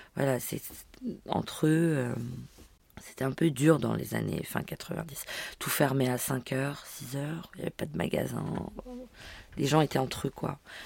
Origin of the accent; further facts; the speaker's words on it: Denmark; c'est comme ça que moi j'ai grandi au Danemark. Et c'est une grande partie de ma vie, de mon éducation. Aussi le fait d'avoir été une émigrée. Enfin avec une mère polonaise